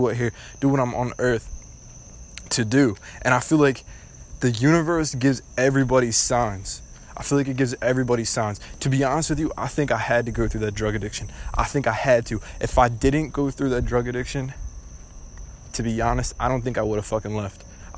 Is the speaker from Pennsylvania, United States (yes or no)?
yes; Philadelphia, Pennsylvania, United States; bro, I'm from Philly, and, like, I seen some shit